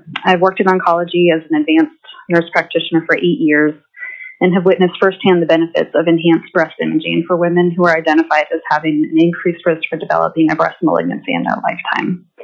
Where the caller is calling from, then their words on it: Anchorage, Alaska, United States; I'm coming from Anchorage, Alaska. I'm calling in today as an Alaska clinician